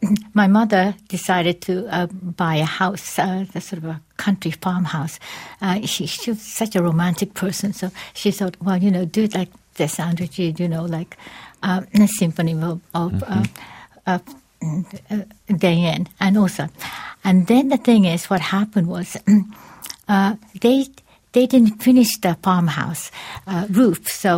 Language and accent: English; Tokyo, Japan; evacuating in the country and not being in Tokyo, which was my hometown.